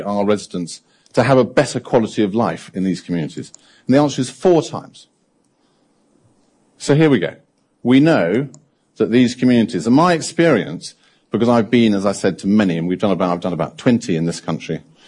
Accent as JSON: {"language": "English", "country": "United Kingdom", "said": "Is it something about the fact that we're British on an island?"}